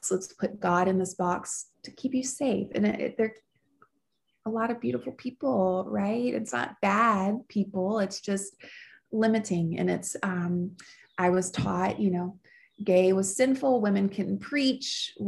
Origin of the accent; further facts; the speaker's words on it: the South, United States; accent: Southern; I grew up in the South with my accent